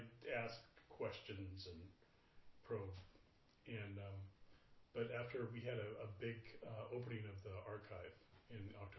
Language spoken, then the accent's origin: English; Medford, Oregon, United States; I grew up in Medford, and my dad was at 100th birthday of a former mayor of Medford